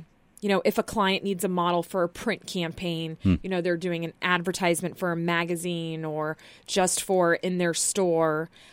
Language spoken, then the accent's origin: English; Florida, United States; I do. I mean, I'm from Florida, so that, you know, that helps.